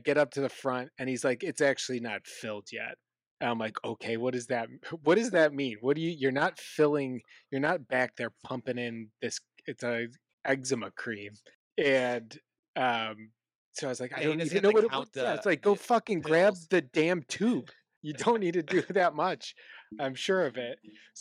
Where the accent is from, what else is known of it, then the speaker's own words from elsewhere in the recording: Cleveland, Ohio, United States; because we knew her as … growing up in Cleveland